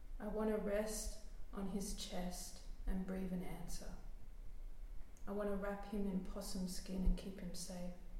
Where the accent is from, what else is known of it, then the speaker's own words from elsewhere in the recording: Australia; I'm from Australia.